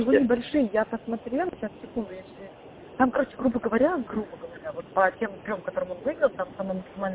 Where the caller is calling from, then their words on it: Moscow, Russia; Он же спрашивает, откуда вы звоните? Я говорю, из Москвы.